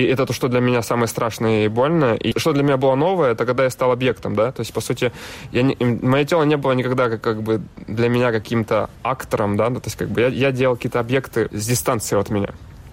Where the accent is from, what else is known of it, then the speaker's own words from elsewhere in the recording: Cherkasy, Cherkasy Oblast, Ukraine; moved away as an adult; also born or lived in Kyiv; now in Moscow, Russia; Да, я из Украины. Я родился в городе Черкассы, но жил в Москве, в Киеве, учился в академии, потом немножко в Могилянке. И потом я уехал в Москву